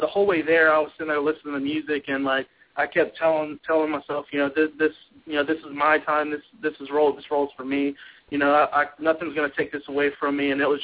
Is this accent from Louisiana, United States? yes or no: yes; Louisiana, United States; Growing up in Louisiana, you kind of grow up to be kind of, you know, wild and have fun